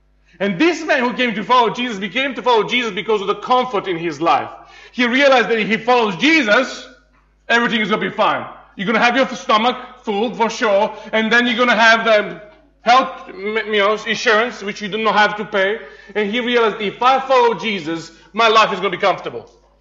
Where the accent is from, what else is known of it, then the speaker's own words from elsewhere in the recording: Serbia; You see, I come from Serbia. If you're from East Europe, you would know one thing for sure.